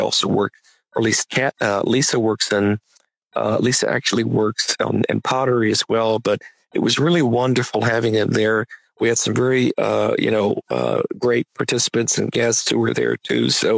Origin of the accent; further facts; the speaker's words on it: Cartersville, Georgia, United States; I was born in Cartersville, I grew up in Bartow County.